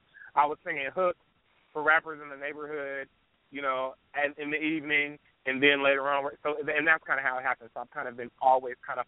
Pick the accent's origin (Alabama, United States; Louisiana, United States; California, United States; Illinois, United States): California, United States; Compton; It's interesting. I grew up in Compton. I'm a church kid.